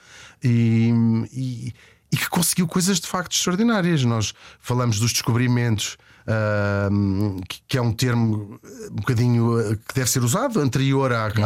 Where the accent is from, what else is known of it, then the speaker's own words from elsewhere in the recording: Portugal; E portanto, sim, sou português.